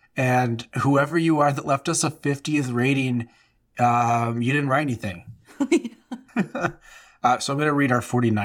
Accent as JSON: {"language": "English", "region": "Oregon", "country": "United States", "tie": "born or raised there", "said": "I grew up in Oregon, which is like prime Sasquatch territory."}